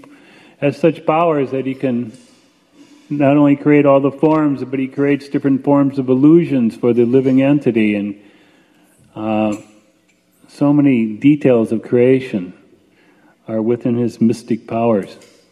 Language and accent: English; Michigan, United States; I know I was born and raised up in Michigan, so we would have snow for a certain part of the year.